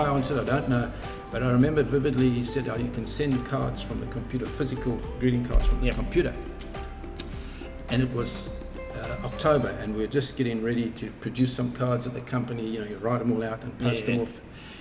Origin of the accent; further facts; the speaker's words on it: Chililabombwe, Copperbelt, Zambia; moved away; I grew up in Africa, actually in a place called Chilila Bombwe, which is right on the Congo border in what was Northern Rhodesia's now Zambia. And it was idyllic.